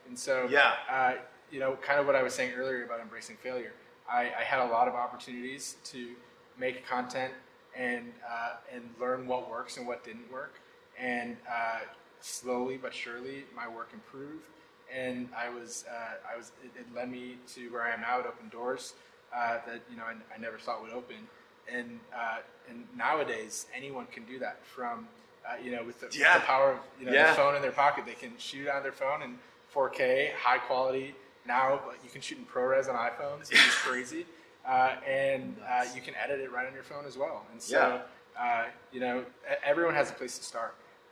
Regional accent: Wisconsin, United States; now in Florida, United States; And so, you know, I grew up in Wisconsin, and that was in a very small town, and that's where I started off doing that. And then eventually I was able to relocate down here to Florida

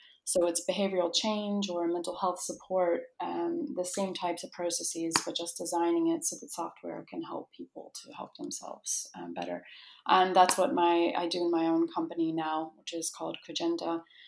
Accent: United States; I'm originally American. I was a clinical psychologist for several years in New York City with families and children.

